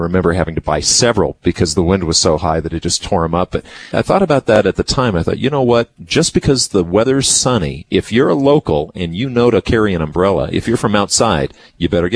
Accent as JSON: {"language": "English", "region": "the West", "country": "United States", "said": "we're from the West. It's pretty dry here."}